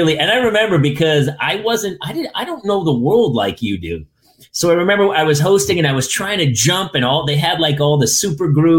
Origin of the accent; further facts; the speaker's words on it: New Hampshire, United States; also born or lived in Maine; I grew up in New Hampshire and lived in Maine for a while.